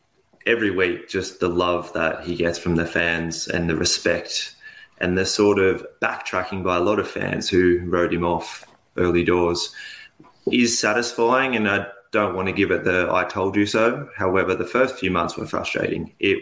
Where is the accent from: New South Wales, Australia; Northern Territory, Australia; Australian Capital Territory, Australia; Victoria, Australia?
New South Wales, Australia; Sydney; "Hey, Andrew, I'm over from Sydney,"